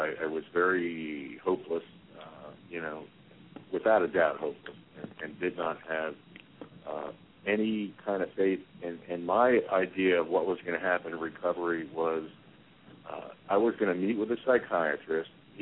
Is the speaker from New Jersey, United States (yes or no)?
yes; New Jersey, United States; little place in Blairstown, New Jersey that I didn't know existed near my hometown, about 15 minutes from my hometown, actually